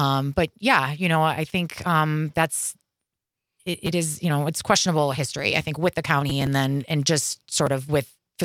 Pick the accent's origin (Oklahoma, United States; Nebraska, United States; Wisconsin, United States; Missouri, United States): Wisconsin, United States; Milwaukee; I was born and raised in Milwaukee, lived in the Sherman Park neighborhood until I was 9. We moved to Shorewood and graduated from Shorewood High School